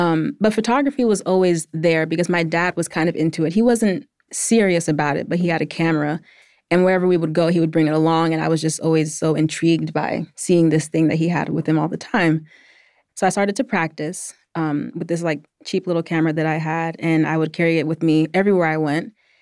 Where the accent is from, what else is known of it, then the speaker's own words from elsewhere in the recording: Atlanta, Georgia, United States; I'm a 27-year-old full-time photographer based in Atlanta, Georgia. I was born and raised in Atlanta, but my parents are from the Gambia, West Africa